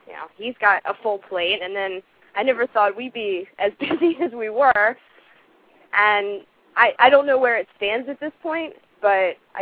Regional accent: Baltimore, Maryland, United States; From Maryland. I've been to Busch Gardens. I'm from Baltimore.

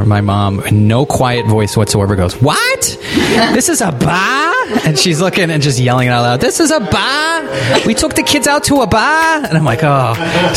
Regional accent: New England, United States; I'm from New England, so yeah. Yeah, my mom is very thick Boston accent.

